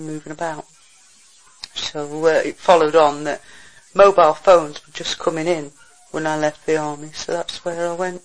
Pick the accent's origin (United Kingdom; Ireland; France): United Kingdom; Bakewell, East Midlands; then I retired, came back, because I'm originally from Bakewell.